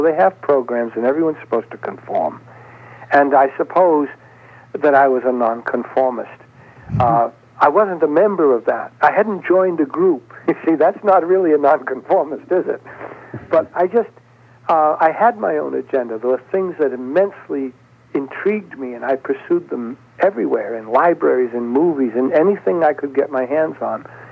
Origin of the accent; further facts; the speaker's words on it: Boston, Massachusetts, United States; But because I am from Boston, that made me eligible to go to Boston Latin School